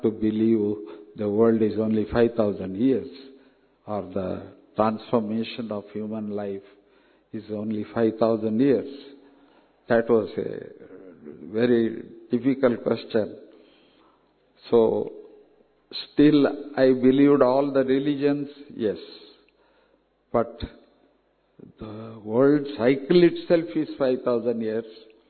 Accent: South India, India; Because I am from South India

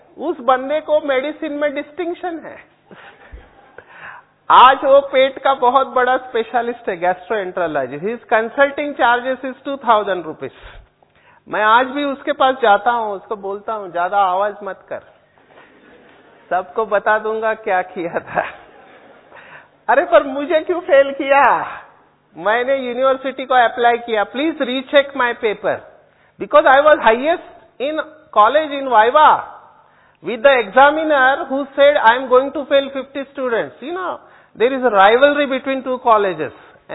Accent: Mumbai, Maharashtra, India; I am born brought up in slum area of Mumbai, मैं झोपड़पट्टी में बड़ा हुआ, चाल कहते हैं, चाल झोपड़पट्टी। माँ बाप को अंग्रेजी नहीं आती है और मुझे भी नहीं आती है।

